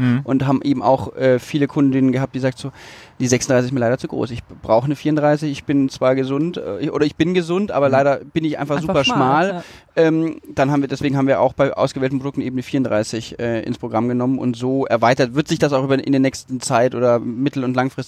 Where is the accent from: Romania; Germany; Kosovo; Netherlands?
Germany; Baden-Württemberg; now in Cologne, Germany; ich komme aus Baden-Württemberg, da ist das leider alles ein bisschen anders. Es ist deutlich spießiger und geht deutlich konservativer zu